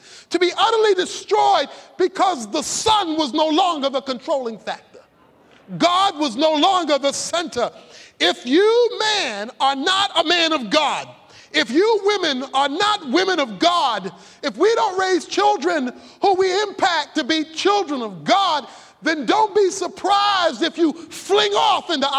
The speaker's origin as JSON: {"language": "English", "town": "Baltimore", "region": "Maryland", "country": "United States", "tie": "born or raised there", "said": "I may have told you before about the time I was suspended from Garrison Junior High School in Baltimore, Maryland for fighting."}